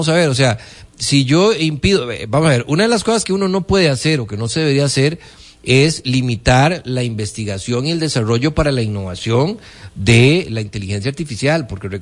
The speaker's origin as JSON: {"language": "Spanish", "country": "Costa Rica", "said": "que tengamos la posibilidad nosotros como costarricenses de poder buscar"}